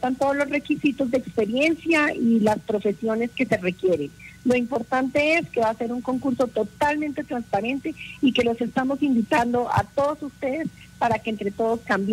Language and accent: Spanish; Bogotá, Colombia; born there; Mi papá, obviamente, un santafereño de corazón, como yo.